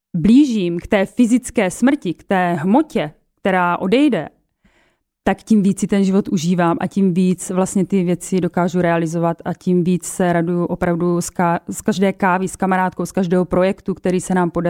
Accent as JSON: {"language": "Czech", "region": "Moravia", "country": "Czechia", "said": "jsem obyčejnou holkou z Moravy"}